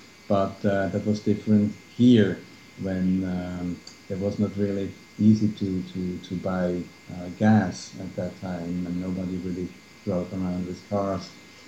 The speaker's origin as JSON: {"language": "English", "country": "Switzerland", "second_language": "English", "said": "I trust that your listeners realize that I'm Swiss and that English is not my mother tongue"}